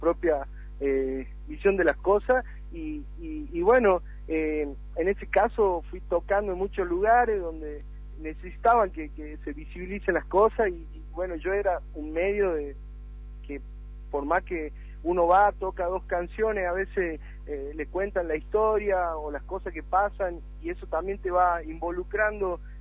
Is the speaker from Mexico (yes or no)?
no; Jujuy, Argentina; En el caso, yo vengo de Jujuy